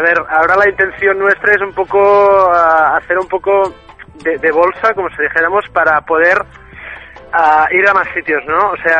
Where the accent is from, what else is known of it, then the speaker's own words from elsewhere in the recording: Tarragona, Catalonia, Spain; trabajé en un bar de música en euskera en Salou, porque soy de Tarragona, y en Salou